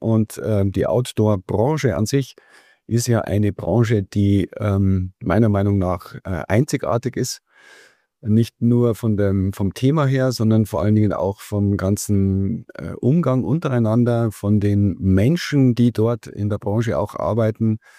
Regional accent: Kolbermoor, Bavaria, Germany; Ich bin wieder zurückgekehrt in meine Heimat, nach Kolbermoor in diesem Fall. Wohne hier seit 25 Jahren

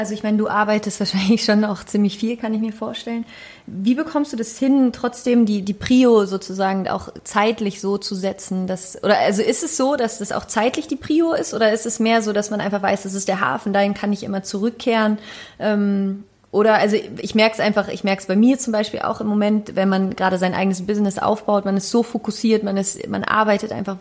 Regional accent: Überlingen, Baden-Württemberg, Germany; born there; Ich bin ganz, ganz oft umgezogen. Ich bin in Überlingen geboren, am Bodensee, habe in zig Ländern gelebt

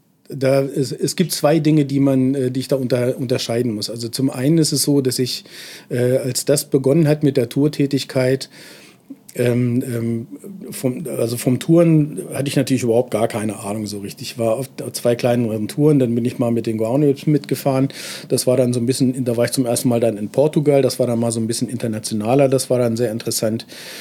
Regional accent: Göttingen, Lower Saxony, Germany; Wir kommen also beide aus Göttingen

